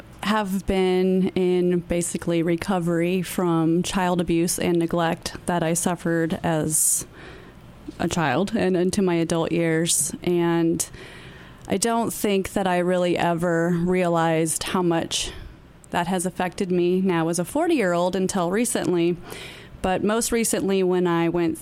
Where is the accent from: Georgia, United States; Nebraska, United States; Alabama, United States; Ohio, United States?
Nebraska, United States; Omaha; moved away; I'm from Omaha, Nebraska.